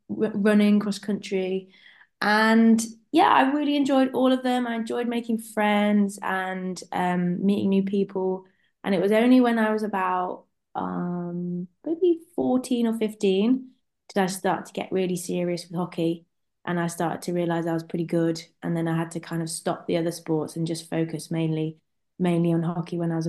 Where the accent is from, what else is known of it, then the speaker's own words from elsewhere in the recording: Nottingham, East Midlands, United Kingdom; So I'm from Nottingham, so that's in the Midlands region.